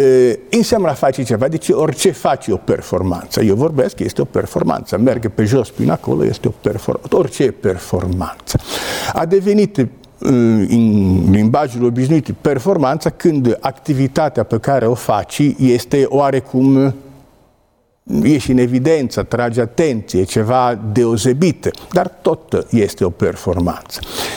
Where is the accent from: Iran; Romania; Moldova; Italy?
Italy; Genoa, Liguria; eu sunt din Geneva, din Italia.